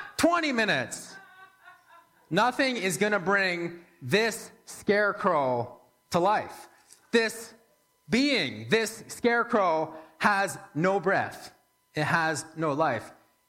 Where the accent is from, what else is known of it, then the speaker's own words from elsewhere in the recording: Woodstock, New Brunswick, Canada; we biked from my hometown of Woodstock about 20 kilometers to Nakowick